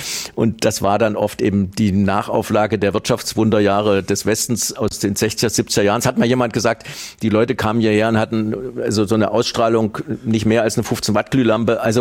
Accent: East Germany, Germany; dass wir als Ostdeutsche in diesem gesamtdeutschen Zusammenhang immer auch wieder uns melden müssen

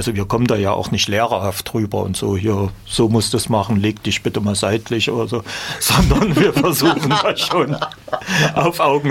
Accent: East Germany, Germany; Also ich bin ja aus dem Osten

